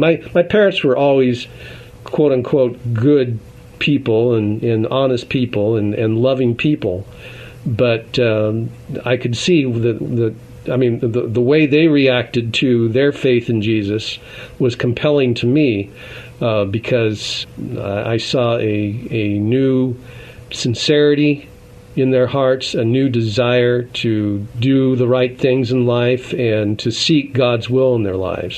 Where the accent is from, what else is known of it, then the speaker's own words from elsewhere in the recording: Seattle, Washington, United States; I grew up in North Seattle, and we had just moved into a brand new home, our family, in 1963.